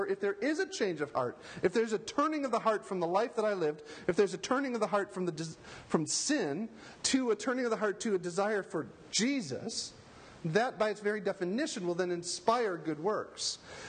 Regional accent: Wisconsin, United States; I grew up in Wisconsin as an Irish Catholic.

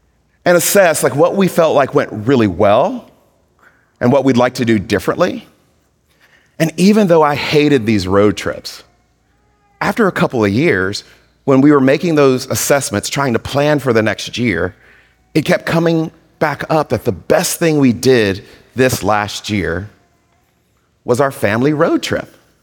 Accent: Mississippi, United States; I grew up in Mississippi, and so when we went on a road trip and you had to pee, my dad just pulled the car over

